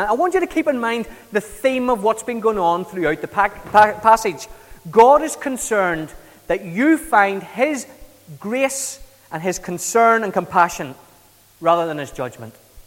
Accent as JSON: {"language": "English", "town": "Kilkenny", "region": "Leinster", "country": "Ireland", "tie": "born or raised there", "moved": "yes", "said": "Now, I grew up in Kilkenny in the south of Ireland, and I grew up there before Celtic Tiger, before internet, before mobile phones, before Sky Television."}